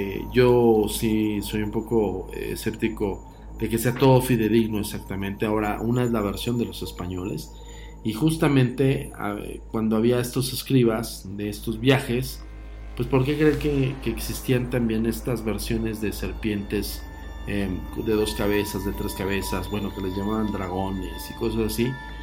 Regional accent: Mexico; me considero nacionalista y mexicano

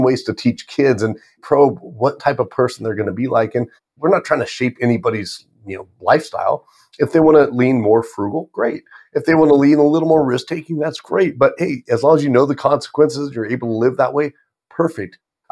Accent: California, United States; Now, I grew up in Orange County, California.

